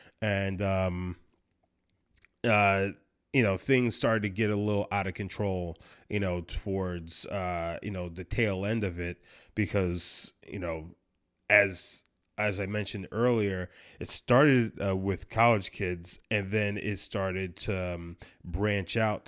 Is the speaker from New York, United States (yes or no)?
yes; New York, United States; And, you know, growing up in New York, you know, obviously New York to the South, especially in the 90s, it's, you know, it was very different.